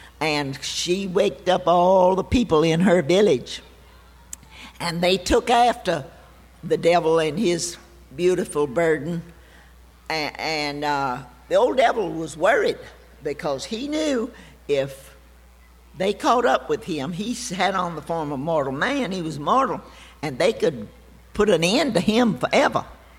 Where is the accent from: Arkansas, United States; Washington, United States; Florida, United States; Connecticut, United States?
Florida, United States; Gainesville; when we were growing up in Gainesville, it wasn't anything, but it was way out of town.